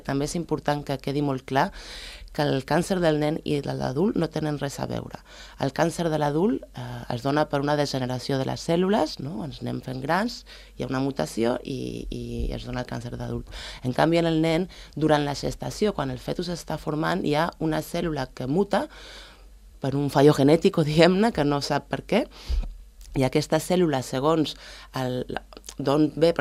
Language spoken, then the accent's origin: Catalan; Valldoreix, Catalonia, Spain; Sí, nosaltres som de Valldoreix. L'associació es va fundar a Barcelona, perquè els nostres amics són de Barcelona i l'Anna anava a l'Hospital Sant Joan de Déu, però som d'aquí, diguem-ne, som de Valldoreix.